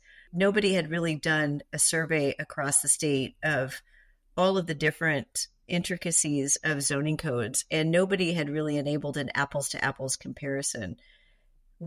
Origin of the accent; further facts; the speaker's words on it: Houston, Texas, United States; I grew up in Houston, Texas, which many people say is the largest city in the country without zoning.